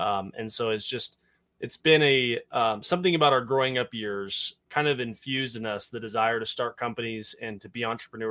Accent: Burley, Idaho, United States; we grew up in Burley, Idaho, and we started a company as four brothers

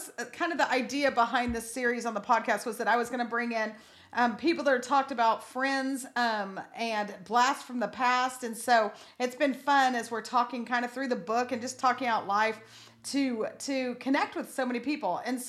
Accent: El Paso, Texas, United States; So I grew up in El Paso. My mom and dad are from that area, everyone.

